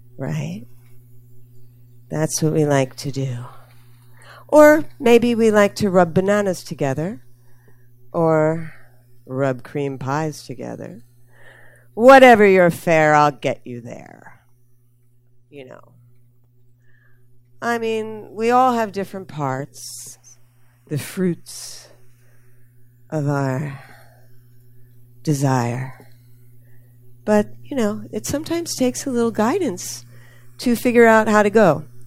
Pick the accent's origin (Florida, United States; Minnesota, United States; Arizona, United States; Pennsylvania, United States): Pennsylvania, United States; Philadelphia; in Philly, my hometown.